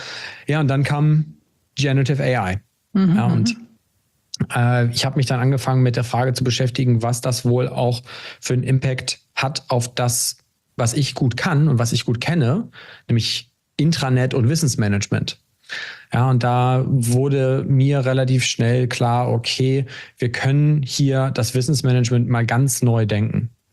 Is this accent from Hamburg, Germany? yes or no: yes; Hamburg, Germany; Ich bin Hamburger Tech-Unternehmer